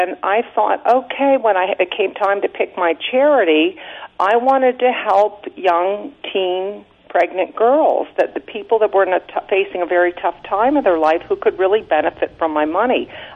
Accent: New Castle, Pennsylvania, United States; I was very active in the pro-life movement in my hometown, Newcastle, PA

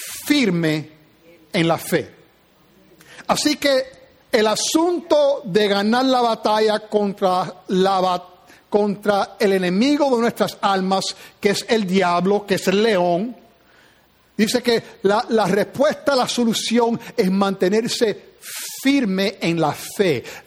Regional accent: New Jersey, United States; Y yo me metía en peleas donde yo fui criado, en New Jersey.

